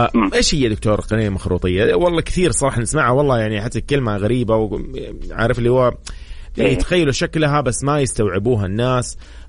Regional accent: Saudi Arabia; الشهر المهم لنا نحن كسعوديين

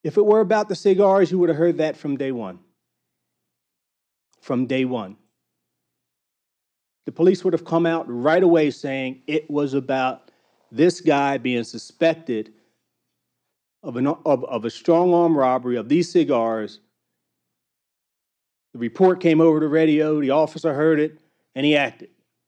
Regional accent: Baltimore, Maryland, United States; I grew up in Baltimore, and I think back to the 1960s when I'm downtown Baltimore on Howard Street with some friends

